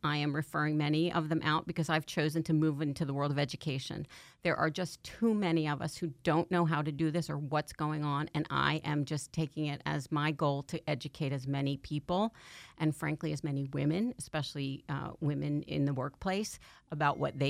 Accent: Pottstown, Pennsylvania, United States; Pottstown, Pennsylvania.

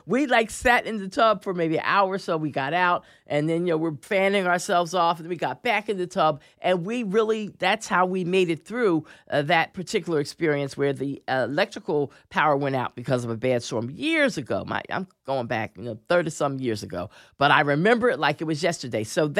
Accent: Philadelphia, Pennsylvania, United States; I remember hot, hot, hot summers in past years when I was a little girl growing up in Philadelphia.

